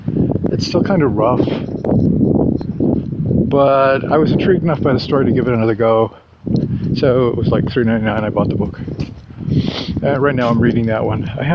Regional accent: New England, United States; growing up in New England, I noticed the sky seemed a lot bluer in the fall

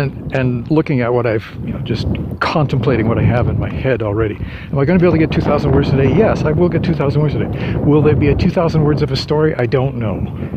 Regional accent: New England, United States; What I grew up with in New England as American chop suey is actually pretty well known in other parts of the world as goulash.

